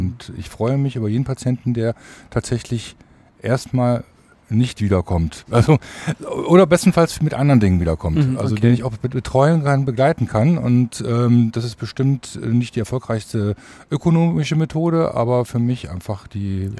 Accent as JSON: {"language": "German", "town": "Mönchengladbach", "region": "North Rhine-Westphalia", "country": "Germany", "also_born_or_lived": "Düsseldorf", "lives_now": "Bad Oeynhausen, Germany", "said": "Ich komme ursprünglich aus Mönchengladbach, also vom Rheinland, habe aber dann in Düsseldorf studiert und bin jetzt seit über 20 Jahren, nächstes Jahr fast 25 Jahre in Bad Oeynhausen, also aus Westfalen-Lippe und habe auch da seit 2007 meine Praxis."}